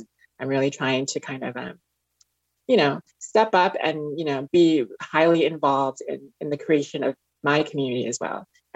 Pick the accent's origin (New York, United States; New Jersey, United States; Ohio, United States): New Jersey, United States; Jersey City; growing up in Jersey City, which is the most diverse city in America